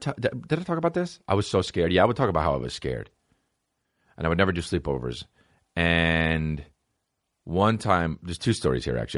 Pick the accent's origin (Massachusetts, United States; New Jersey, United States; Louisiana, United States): New Jersey, United States; Montclair; I grew up in Montclair, New Jersey, and there was like the bad part and the good part.